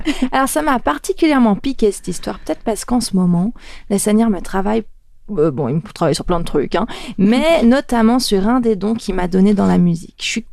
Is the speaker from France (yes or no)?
yes; Collonges-sur-Salève, Auvergne-Rhône-Alpes, France; dans l'église où j'ai grandi, à Collonges-sur-Salève